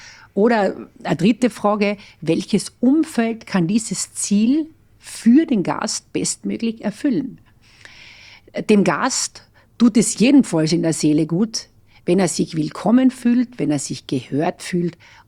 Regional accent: Carinthia, Austria; Und für mich ist Kärnten natürlich meine Heimat

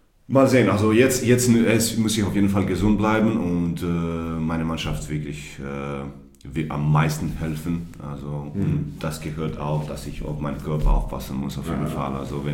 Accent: Zadar, Zadar County, Croatia; German is a second language; moved away as an adult; now in Germany; ich bin nach Kroatien, also ich habe 10 Tage frei bekommen. Und als ich in Zadar gekommen bin, also meine Heimat, ich habe meine Bücher kopiert.

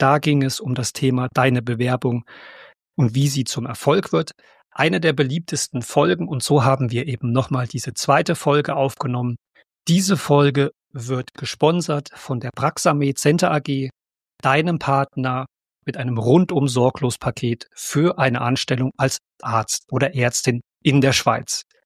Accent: Germany; Und für mich als Deutscher heißt Weiterentwicklung, ich bin zufrieden in der Firma.

